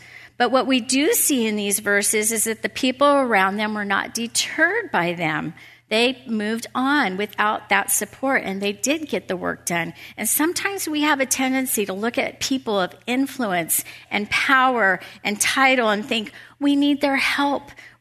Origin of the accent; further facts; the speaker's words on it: Oregon, United States; Now, I grew up in Southern Oregon, way out in the boonies, in the mountains, and there wasn't a need to lock doors.